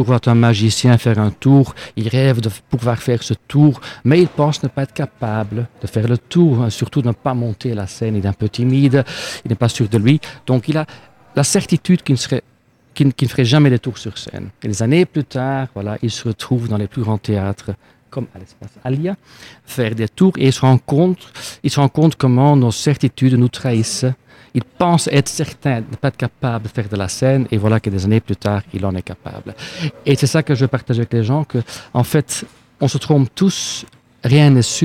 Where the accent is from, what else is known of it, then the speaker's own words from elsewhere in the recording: Antwerp, Flanders, Belgium; first language Flemish; French is a second language; Je viens du nord de la Belgique, Anvers, et là, spreekt men Vlaams. On parle le flamand.